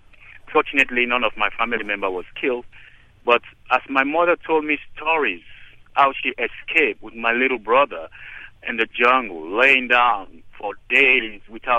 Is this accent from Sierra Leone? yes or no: yes; Sierra Leone; I am from Africa, and as she read abstracts from her book, she just reminded me of some of the things that have been going on in my country, Sierra Leone.